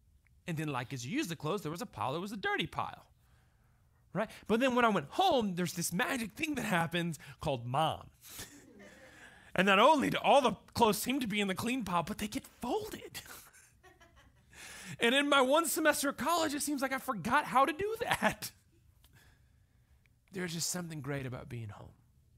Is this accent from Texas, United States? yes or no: yes; Lubbock, Texas, United States; It was about 2 hours down the road from where I grew up in Lubbock, Texas.